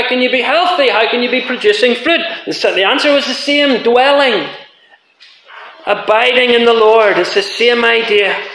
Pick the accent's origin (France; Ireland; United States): Ireland; now in Scotland, United Kingdom; because I'm an Irish man living in Scotland.